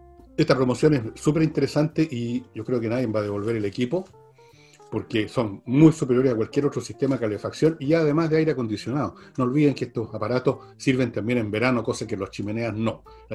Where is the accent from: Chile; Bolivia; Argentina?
Chile; Nada, yo soy muy chileno.